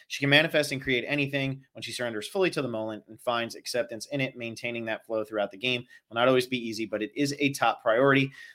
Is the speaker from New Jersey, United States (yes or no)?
yes; New Jersey, United States; I'm from Jersey, so I say Newark.